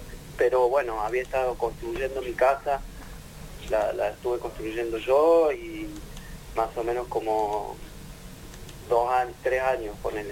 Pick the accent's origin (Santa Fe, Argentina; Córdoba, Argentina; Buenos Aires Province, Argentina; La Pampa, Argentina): Córdoba, Argentina; La Falda; yo soy de acá, del Valle de Punilla, me crié en La Falda, y el Valle Hermoso, todo por ahí.